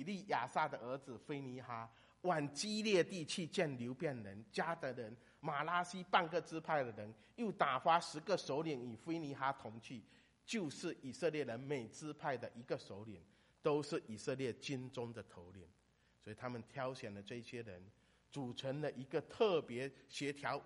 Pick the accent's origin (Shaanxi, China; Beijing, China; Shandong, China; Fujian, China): Fujian, China; 所以我们在找我们的根在哪里。